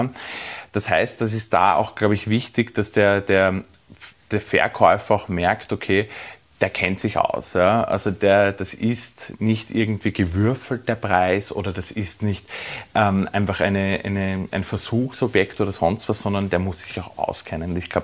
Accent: Mödling, Lower Austria, Austria; ich komme aus Mödling, ja

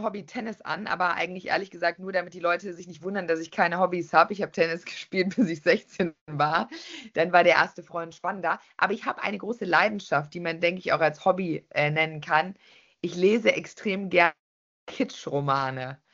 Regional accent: Willich, North Rhine-Westphalia, Germany; Also irgendwie, wenn man in Willich aufwächst, ist man schon sehr viel in Düsseldorf. Gegangen in einem kleinen Ort namens Willich, ja.

